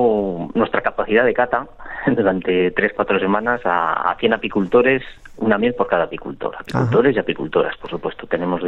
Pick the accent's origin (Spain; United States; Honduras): Spain; Burgos, Castile and León; aquí en la Universidad de Burgos, yo soy de Burgos